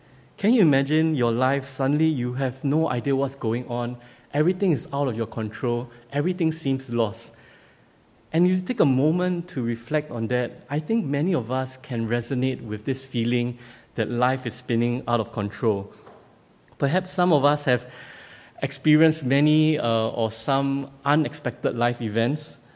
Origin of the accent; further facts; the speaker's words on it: Singapore; We are from Asia. We also don't like the winter season when we were in overseas because for my friend David, he doesn't really have very harsh winters back in India where he was, and similarly in Singapore, the same thing.